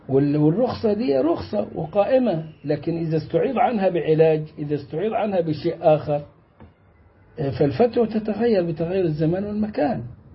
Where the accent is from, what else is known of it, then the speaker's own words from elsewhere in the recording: Egypt; وعندنا في مصر